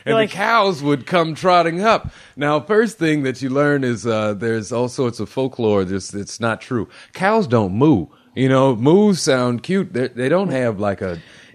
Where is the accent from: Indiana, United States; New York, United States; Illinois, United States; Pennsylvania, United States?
Indiana, United States; Yeah, I grew up in Indiana, but I'd visit, you know.